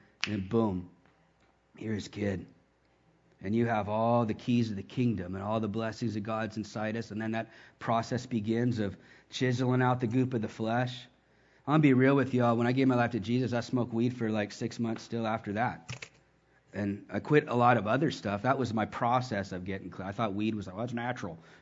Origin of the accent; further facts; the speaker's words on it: Texas, United States; I'm from Texas, man. I don't know how y'all do it here.